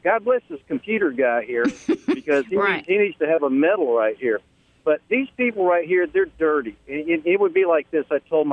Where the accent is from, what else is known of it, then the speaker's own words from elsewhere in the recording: Texas, United States; now in Alabama, United States; I want to give a great shout out to my home state of Texas.